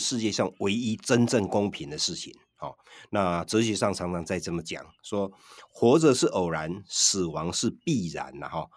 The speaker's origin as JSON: {"language": "Chinese", "country": "Taiwan", "said": "我们台湾人也有一个基本概念，就是我们相信死后有审判"}